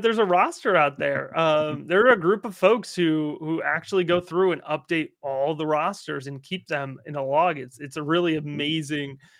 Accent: Connecticut, United States; also born or lived in Tennessee / Maryland; You know, I grew up in Connecticut. I went to school in Tennessee. I lived in Maryland for 6 years and moved back about 2 years ago now to the New England area, to the Connecticut area.

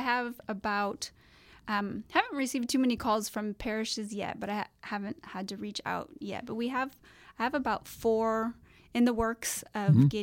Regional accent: Vacaville, California, United States; So I'm from Vacaville

